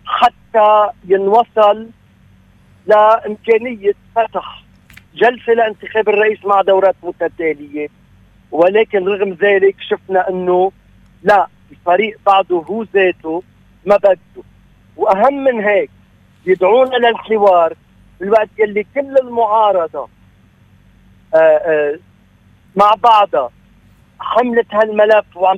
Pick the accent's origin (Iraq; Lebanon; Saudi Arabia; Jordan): Lebanon; ما فينا نربط مصيرنا كلبنانيين بمصير حدا